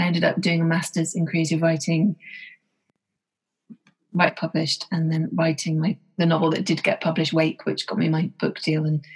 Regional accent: England, United Kingdom; I'm a novelist. I'm English

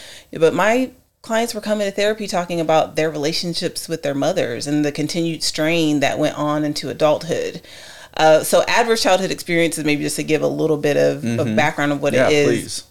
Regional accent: Ohio, United States; I'm from Ohio. Okay. I'm from Ohio. So I'm a Midwest. Yes. California transplant.

